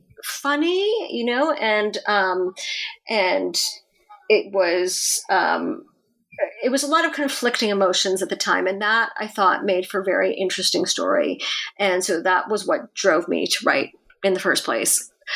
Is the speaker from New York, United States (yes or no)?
yes; Buffalo, New York, United States; also born or lived in Hong Kong; Well, I was born in Buffalo, New York, and I spent most of my childhood there, although I did live 3 years in Hong Kong during my middle school years.